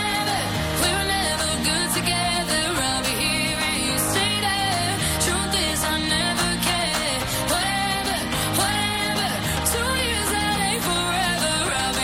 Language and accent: French; Portugal; French is a second language; Moi, je viens du Portugal. Je dis bien vous à mes parents.